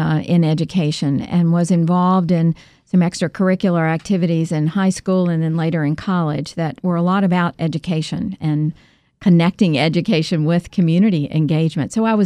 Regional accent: Memphis, Tennessee, United States; I did have a terrific experience growing up in Memphis, Tennessee.

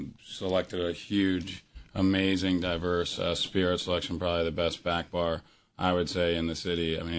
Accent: San Francisco, California, United States; also born or lived in Bethesda; We were born in Bethesda area, and then we grew up in San Francisco and moved back and forth.

